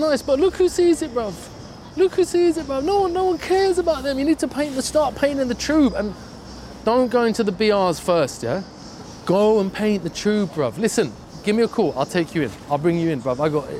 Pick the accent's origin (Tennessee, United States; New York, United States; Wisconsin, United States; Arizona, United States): New York, United States; I'm from New York. This is how we stoop.